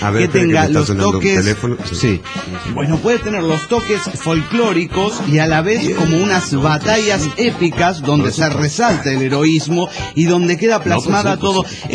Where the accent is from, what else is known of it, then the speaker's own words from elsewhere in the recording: Guadalajara, Jalisco, Mexico; Soy el valedor de Guadalajara, Jalisco, México.